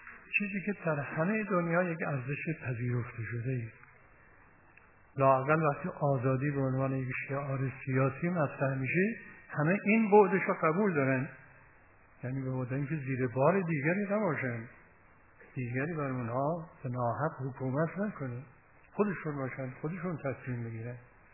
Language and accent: Persian; Iran